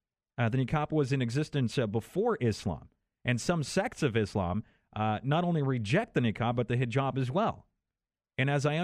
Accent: Poland; I'm originally from Poland. I was born in Poland.

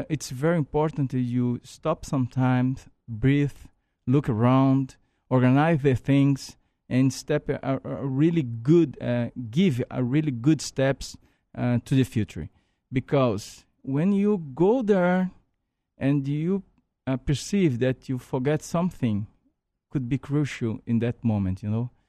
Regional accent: Brazil; Remember, I'm from Brazil. We don't have investment there.

